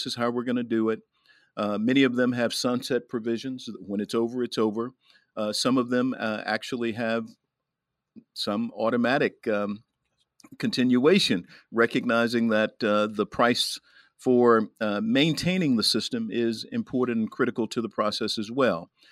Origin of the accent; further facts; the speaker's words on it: Arkansas, United States; born or raised there